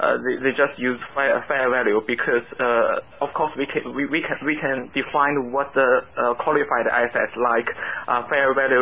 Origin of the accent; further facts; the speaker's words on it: China; English is a second language; We are from China.